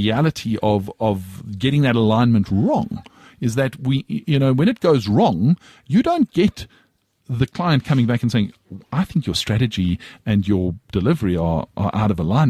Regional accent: South Africa; as a South African

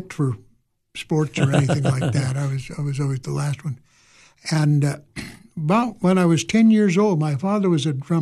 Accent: Alameda, California, United States; born there; Now, I was born in California, in Alameda, California.

